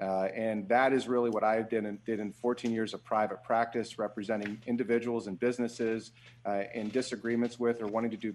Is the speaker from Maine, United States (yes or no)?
no; Pennsylvania, United States; Personally, I was born in North Central Pennsylvania, born and raised in education.